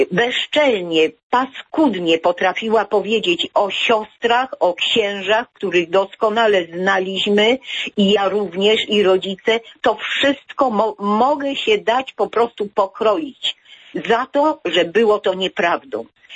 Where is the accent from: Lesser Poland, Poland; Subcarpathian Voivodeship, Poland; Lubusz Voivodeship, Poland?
Lesser Poland, Poland; Jordanów; born there; Ja urodziłam się w Jordanowie i tam byłam także bierzmowana przez Jana Pawła II świętego.